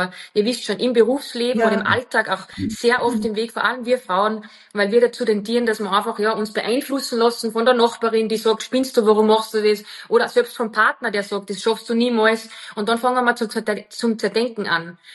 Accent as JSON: {"language": "German", "town": "Wagrain", "region": "Salzburg", "country": "Austria", "said": "Also ich habe ja einen Dialekt und ich bin aus dem Salzburger Land, aus Wagrain, und ich habe das ja nie versteckt, egal wo wir gelebt haben"}